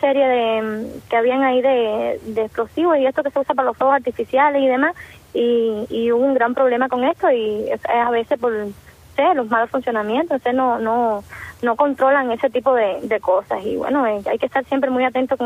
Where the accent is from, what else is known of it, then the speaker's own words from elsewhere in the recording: Cuba; yo soy de origen campesino, soy del campo, y ver la gente pobre, porque aquí en el campo no se vive igual que podría ser, por ejemplo, en el medio de La Habana.